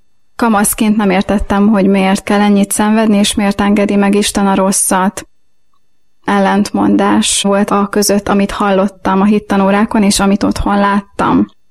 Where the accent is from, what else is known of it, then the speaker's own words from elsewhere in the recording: Nyíregyháza, Szabolcs-Szatmár-Bereg, Hungary; egy városból származunk, Nyíregyházáról.